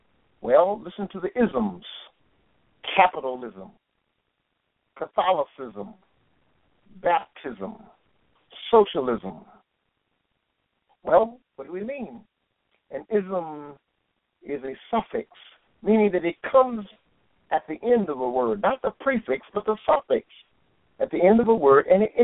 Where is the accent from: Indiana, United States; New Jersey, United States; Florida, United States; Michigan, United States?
Indiana, United States; Indianapolis; Growing up in Indianapolis, Indiana, racism was rampant in that city.